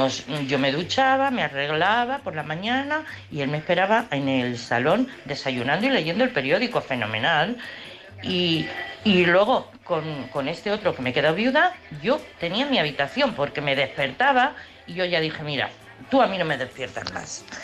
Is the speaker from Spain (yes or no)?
yes; Madrid, Community of Madrid, Spain; de Madrid, claro.